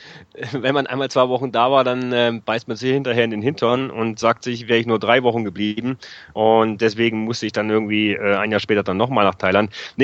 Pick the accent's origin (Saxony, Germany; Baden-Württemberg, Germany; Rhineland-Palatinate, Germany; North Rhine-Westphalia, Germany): Saxony, Germany; now in Munich, Germany; Ich komme nicht direkt aus Leipzig, sondern aus einer Kleinstadt in der Nähe. Und damals war Leipzig quasi die Bezirksstadt meiner Heimatstadt.